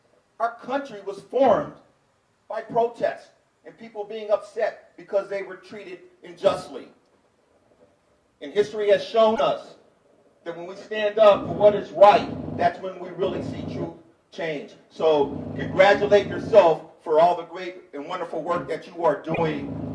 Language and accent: English; Kansas City, Missouri, United States; I did not grow up here, but I grew up in Kansas City, Missouri. All right, and it has its own history.